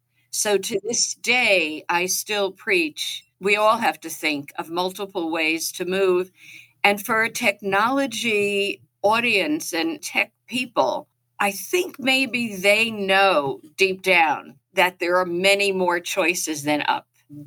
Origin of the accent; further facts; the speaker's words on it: Passaic, New Jersey, United States; accent: Jersey; proud to say I am a Jersey girl through and through. So if you hear the twang in my voice, you'll know. I grew up in Passaic, New Jersey